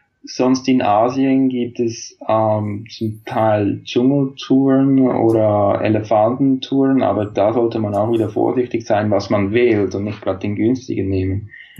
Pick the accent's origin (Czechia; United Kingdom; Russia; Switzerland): Switzerland; weil zum Beispiel in Australien kann ich als Schweizer kein Work and Travel Visum beantragen